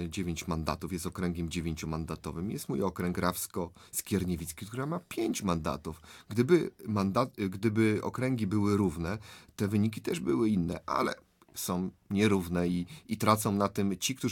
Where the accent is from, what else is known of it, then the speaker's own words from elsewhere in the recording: Łódź Voivodeship, Poland; obaj pochodzimy z powiatu rawskiego